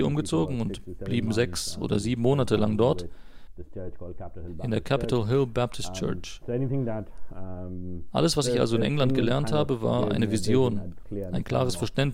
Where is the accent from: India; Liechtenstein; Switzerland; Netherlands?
India; German is a second language; ich als Inder reagieren musste